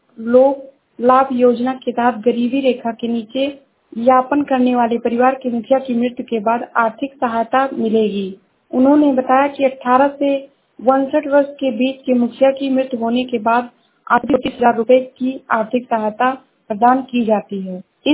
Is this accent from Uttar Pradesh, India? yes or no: yes; Shravasti, Uttar Pradesh, India; मैं जिला श्रावस्ती से हूँ।